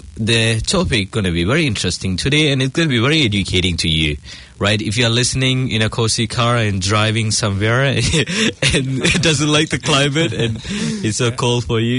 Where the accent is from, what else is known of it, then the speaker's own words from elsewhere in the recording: Sri Lanka; English is a second language; Because I'm from Sri Lanka, so Sri Lanka is pretty far from Indonesia.